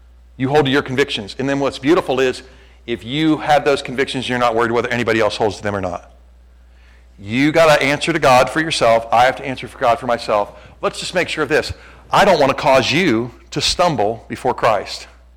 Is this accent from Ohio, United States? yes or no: yes; Cincinnati, Ohio, United States; I am so glad I'm from Cincinnati, Porkopolis, right?